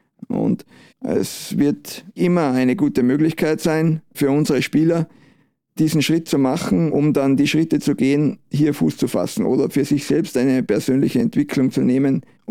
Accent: Tyrol, Austria; accent: Tyrolean; Ich bin ja in Tirol aufgewachsen, bin ein Tiroler, hört man, konnte nicht ablegen, aber passt gut, so ein bisschen Dialektpflege gehört auch dazu. Und bin in Tirol im Nachwuchs gewesen

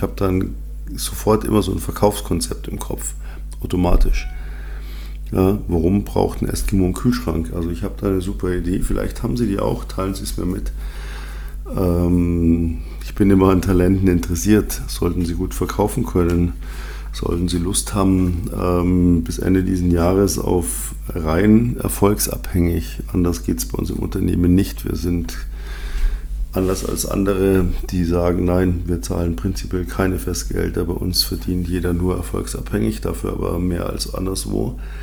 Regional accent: Munich, Bavaria, Germany; Ich bin ja in München aufgewachsen.

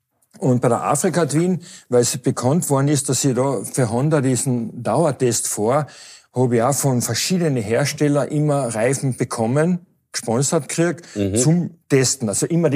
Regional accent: Austria; bei uns in Österreich

